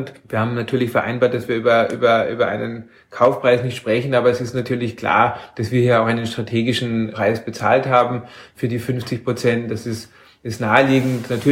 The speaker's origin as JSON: {"language": "German", "country": "Germany", "lives_now": "Austria", "said": "Also insofern ist es das Thema, als Deutscher hier zu sein, wirklich überhaupt gar keins."}